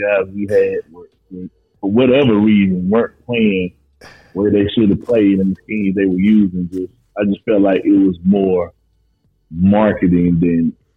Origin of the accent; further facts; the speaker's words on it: Ruston, Louisiana, United States; I'm a Dallas Cowboys fan, even though I was born and raised in Louisiana. Because I'm from Ruston, Louisiana, I was closer to Dallas.